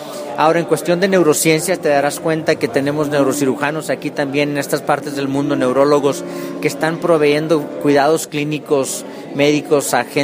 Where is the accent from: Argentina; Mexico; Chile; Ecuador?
Mexico; also born or lived in United States; now in Colombia; Yo, lógicamente, como mexicano, el haber formado la mayor parte profesional de mi vida en Estados Unidos, el regresar no nada más a México, pero el estar en Colombia ahora